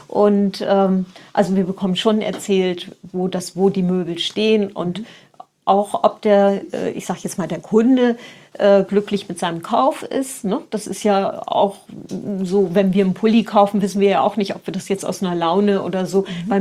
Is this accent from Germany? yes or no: yes; Lower Saxony, Germany; Ja, also geboren bin ich in der Nähe von Bremen. Also ich fühle mich als Bremerin, aber ich bin eigentlich eine Niedersächsin. Und weil wir an der Stadtgrenze aufgewachsen sind